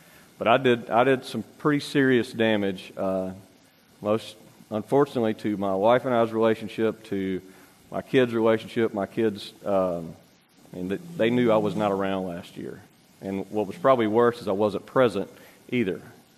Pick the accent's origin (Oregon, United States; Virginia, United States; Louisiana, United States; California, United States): Louisiana, United States; I'm a pretty mellow guy. I grew up in Louisiana, but I have always been obsessive about whatever I get myself into.